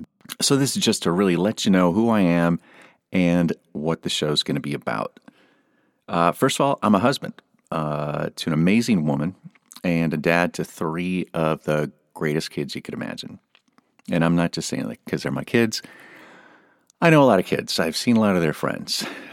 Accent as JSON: {"language": "English", "region": "California", "country": "United States", "tie": "born or raised there", "said": "I grew up surfing in California, but now I live on a lake very far away from California."}